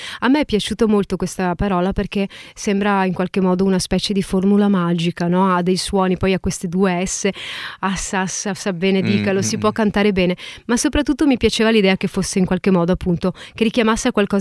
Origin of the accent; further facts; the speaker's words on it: Sicily, Italy; born there; io sono nata in Sicilia da padre messinese e da madre vicentina.